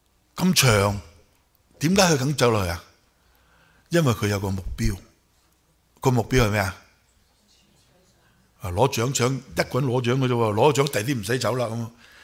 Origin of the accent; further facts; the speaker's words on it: China; 不是像我们中国人一样，我走到去外边就找我们的中国人，因为共通语言嘛